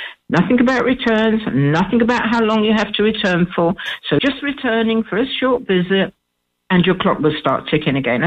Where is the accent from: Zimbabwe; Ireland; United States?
Ireland; I wish to keep it because I'm Irish, but I'm also UK.